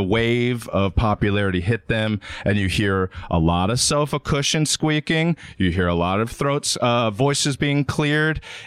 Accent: Baltimore, Maryland, United States; I grew up in Baltimore. No idea what Mischief Night was. Every night was mischief in Baltimore.

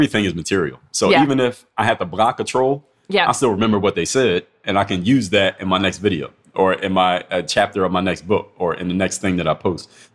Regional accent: United States; As an American, you don't hear it as much.

